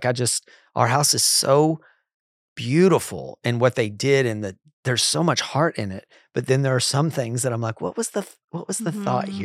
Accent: Texas, United States; And look, I'm from Texas.

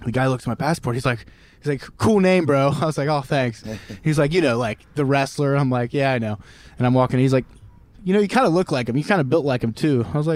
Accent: Cincinnati, Ohio, United States; I was like, no, he's from Cincinnati and that's where we're from.

